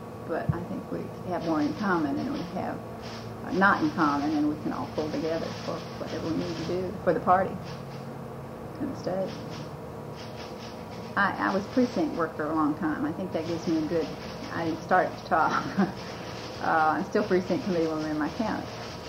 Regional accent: Atlanta, Georgia, United States; I've lived in Florida 19 years. I came from Atlanta. I was a Democrat in Atlanta.

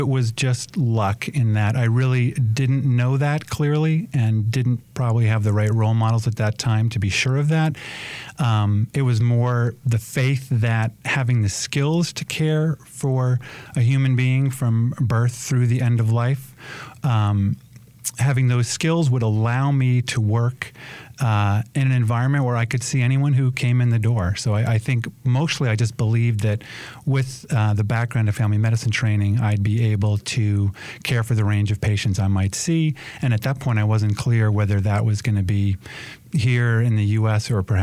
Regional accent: New York, United States; I grew up in New York and there were not many good models there for family medicine or general practice, a lot of specialty care.

